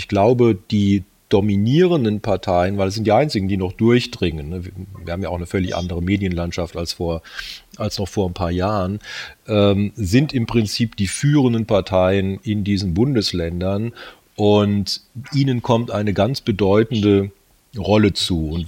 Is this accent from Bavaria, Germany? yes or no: no; Baden-Württemberg, Germany; born there; ich bin ja gebürtiger Baden-Württemberger